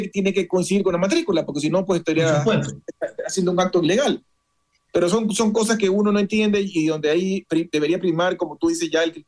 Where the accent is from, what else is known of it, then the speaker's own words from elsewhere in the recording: Ecuador; hay que también como ecuatorianos defender de que no se venda en mal momento